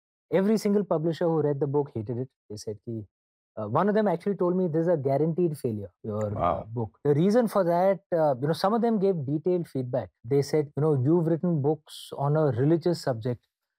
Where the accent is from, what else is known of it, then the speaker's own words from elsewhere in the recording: Odisha, India; also born or lived in Mumbai / Tamil Nadu; Early years were in Odisha, western Odisha, close to Rourkela, the Naxal-infected area.